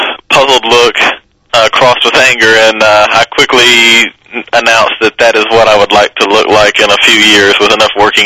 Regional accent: Mississippi, United States; also born or lived in Memphis, Tennessee; I was born in Memphis, Tennessee, where I'm currently living, but I moved about 2 years after I was born. I moved to North Mississippi, where I was raised until the time that I decided to join the military.

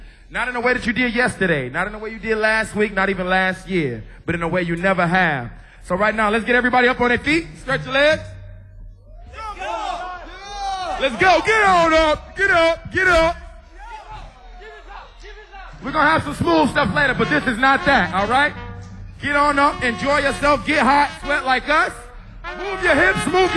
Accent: Chicago, Illinois, United States; as you guys know, we are from Chicago, USA.

